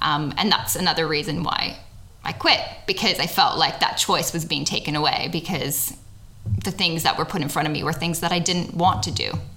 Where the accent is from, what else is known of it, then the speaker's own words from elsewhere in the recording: Canada; now in Australia; Growing up in Canada, my first job, I got paid $7 an hour